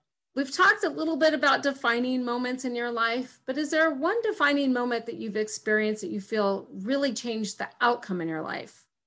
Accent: California, United States; But it's, you know, where I live, I'm 2 hours from Yosemite, from the ocean, from the mountains, from the snow. There's, you know, nice weather most of the time.

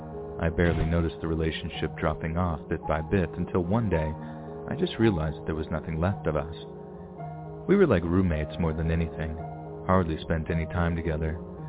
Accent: West Virginia, United States; I'm from West Virginia, and I moved all the way to Lexington, Kentucky for a girl.

